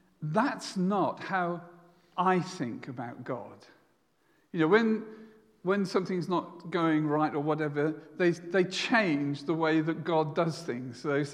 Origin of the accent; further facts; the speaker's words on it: United Kingdom; we don't do this. We're British.